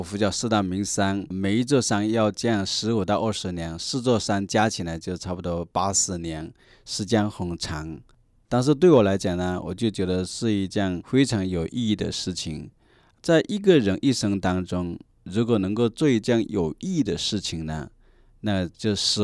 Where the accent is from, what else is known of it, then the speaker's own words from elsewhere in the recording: China; 我作为一个中国人要觉得很骄傲